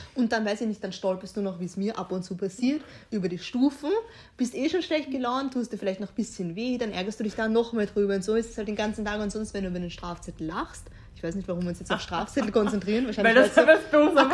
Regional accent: Vienna, Austria; wo zum Beispiel in Florisdorf gerade, wo ich herkomme, am Bahnhof

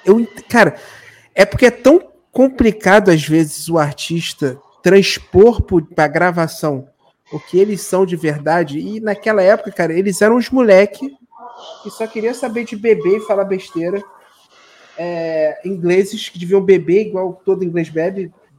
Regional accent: Rio de Janeiro, Brazil; eu sou de uma cidade da Baixada Fluminense, aqui no Rio, né? E eu fui fazer faculdade na cidade do Rio.

